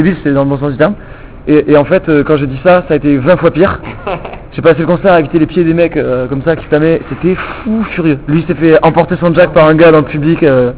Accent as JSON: {"language": "French", "town": "Toulouse", "region": "Occitanie", "country": "France", "said": "un des endroits où on a été le moins bien accueilli, c'est chez nous à Toulouse, quoi."}